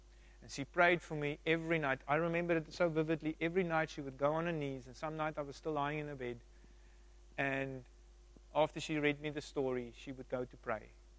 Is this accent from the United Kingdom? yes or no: no; South Africa; Growing up in South Africa, Christian home, going to church every day.